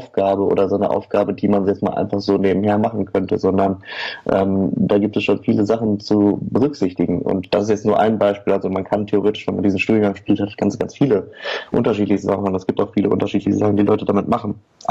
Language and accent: German; Oer-Erkenschwick, North Rhine-Westphalia, Germany; Wir kommen nämlich alle aus Oer-Erkenschwick. Das ist eine kleine Stadt am Rande des nördlichen Ruhrgebiets.